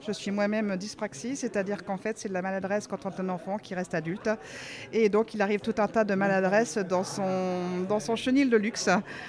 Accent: Châlons-en-Champagne, Grand Est, France; De Châlons-Champagne.

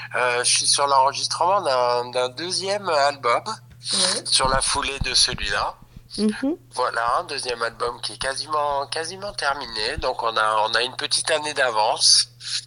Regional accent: Lille, Hauts-de-France, France; born there; now in Paris, France; J'habite à Paris, je suis né à Lille

